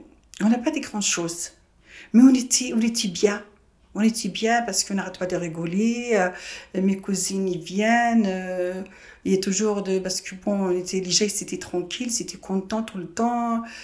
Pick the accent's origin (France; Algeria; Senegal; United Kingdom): Algeria; Je viens de l'Algérie. J'ai 68 ans.